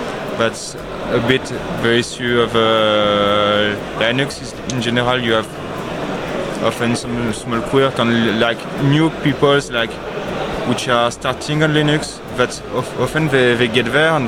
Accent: Aix-en-Provence, Provence-Alpes-Côte d'Azur, France; Yeah, Aix-en-Provence, near Marseille.

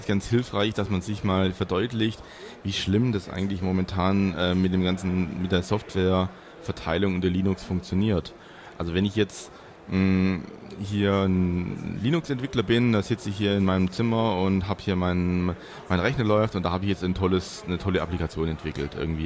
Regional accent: Stuttgart, Baden-Württemberg, Germany; Also ich komme ja selber aus Stuttgart, was ja Schwaben ist und nicht Bayern.

